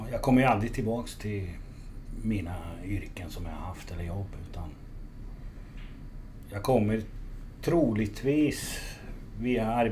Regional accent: Finland; Jag är från Finland ju från början.

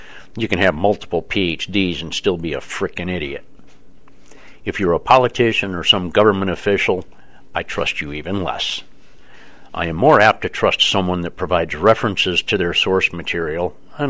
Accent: United States; I am an American, a patriot, and an activist.

